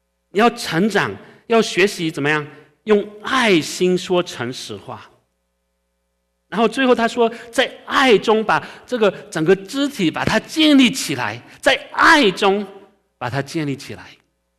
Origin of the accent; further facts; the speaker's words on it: France; moved away as an adult; now in New York, United States; 我刚信主的时候，那时候我只有18岁，那时候我是从法国移民到纽约。我虽然在一个基督徒的家庭长大